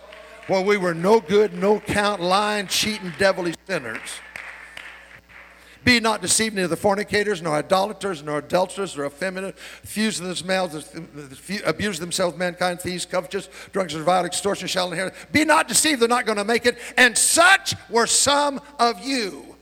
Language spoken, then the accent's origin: English; Oildale, California, United States; born there; I was born in Oildale. I wasn't even born in Bakersfield. I was born on the wrong side of the river from Bakersfield. I was raised in the projects.